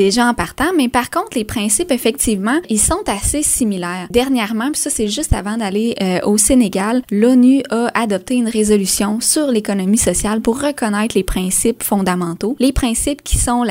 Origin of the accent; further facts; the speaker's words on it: Quebec, Canada; notre façon d'être en tant que Québécois.